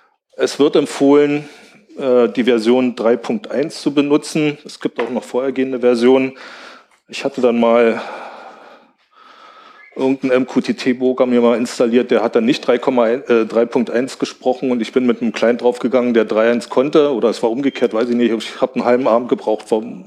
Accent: Brandenburg an der Havel, Brandenburg, Germany; Ich komme aus Brandenburg, aus der Stadt Brandenburg.

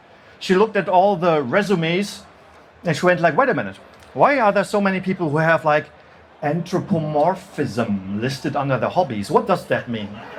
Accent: Germany; I said, well, I'm from Germany.

